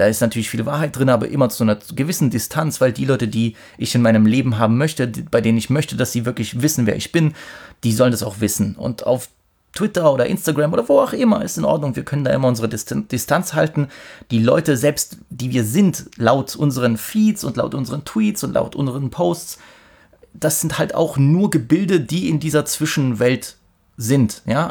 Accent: East Germany, Germany; ich als Ossi sollte das ja wissen

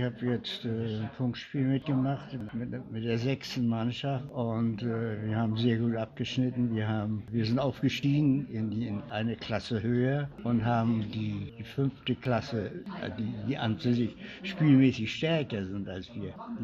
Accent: Kaliningrad, Kaliningrad Oblast, Russia; Ja, ich bin Jahrgang 33 und ich komme aus Königsberg, Kaliningrad.

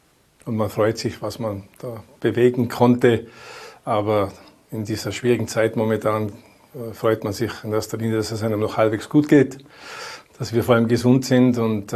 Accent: Tyrol, Austria; wenn man dann auf einmal als Tiroler Sprecher nach Spanien verpflichtet wird

